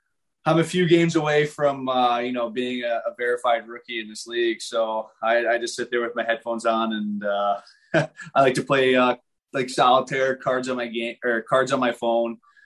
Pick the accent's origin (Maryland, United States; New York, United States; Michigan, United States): Michigan, United States; Detroit; So I grew up in Detroit, and probably one of the best eras of Detroit hockey of all time.